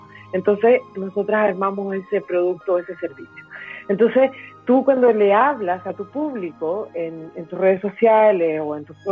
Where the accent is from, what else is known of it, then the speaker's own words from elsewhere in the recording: Chile; si estamos en el extranjero, somos chilenas, lo más probable es que si hay chilenos, se van a acercar mucho más rápido porque claro, tenemos el mismo acento